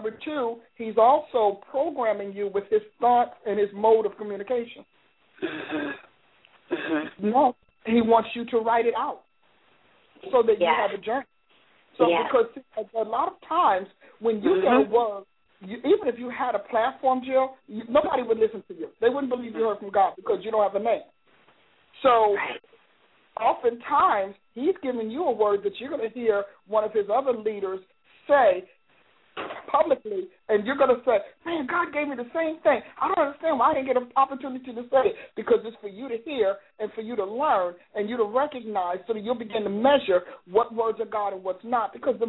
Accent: New Jersey, United States; How is my home state?

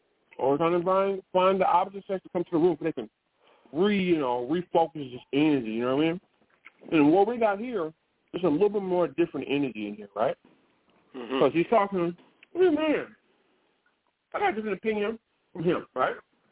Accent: Richmond, California, United States; I'm from Richmond, California. You know what? Everybody understands from Richmond, California.

